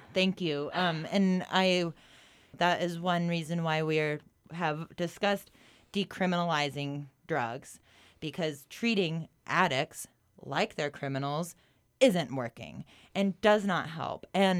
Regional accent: Colorado, United States; And I think we both know, growing up in the Roaring Fork Valley, coke is a little bit more of an issue than heroin.

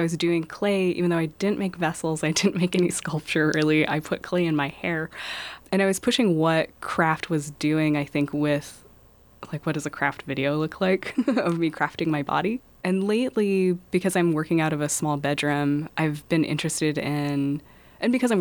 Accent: Hoopa, California, United States; I grew up in Hoopa. I went to Hoopa High and I graduated.

